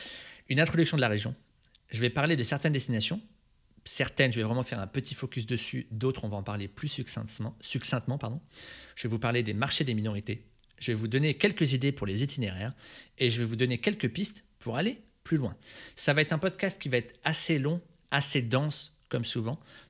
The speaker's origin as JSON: {"language": "French", "town": "Aix-en-Provence", "region": "Provence-Alpes-Côte d'Azur", "country": "France", "said": "Alors, je viens d'Aix-en-Provence"}